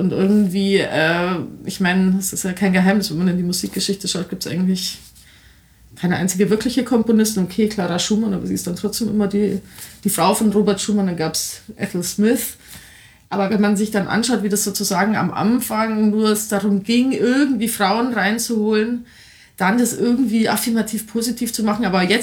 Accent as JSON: {"language": "German", "region": "Bavaria", "country": "Germany", "said": "als Bayerin"}